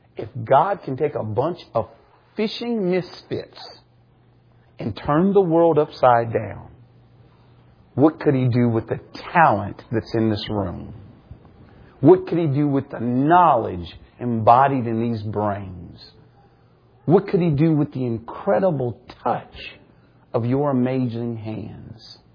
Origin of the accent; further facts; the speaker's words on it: Indiana, United States; I say that because I'm from Indiana.